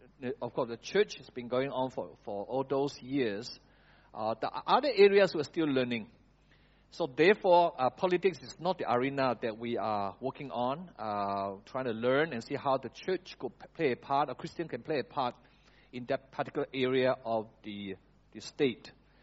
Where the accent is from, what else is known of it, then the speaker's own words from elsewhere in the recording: Sarawak, Malaysia; You heard I'm from Sarawak.